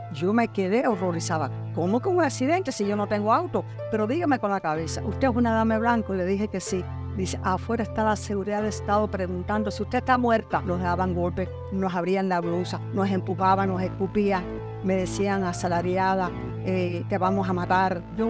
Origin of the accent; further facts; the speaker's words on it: Cuba; born there; Bueno, yo nací en Cuba y yo era una mujer normal, igual que las demás.